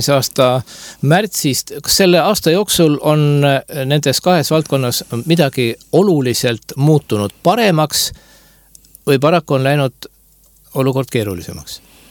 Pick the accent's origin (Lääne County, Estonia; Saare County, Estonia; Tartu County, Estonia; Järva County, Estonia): Saare County, Estonia; Muhu; mina kui sünnipärane muhulane